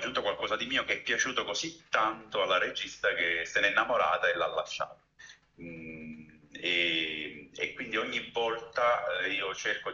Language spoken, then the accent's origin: Italian; Naples, Campania, Italy; accent: Neapolitan; io, si sente sicuramente dall'accento, sono napoletano, quindi abituato ad un clima molto particolare, caldo anche d'inverno.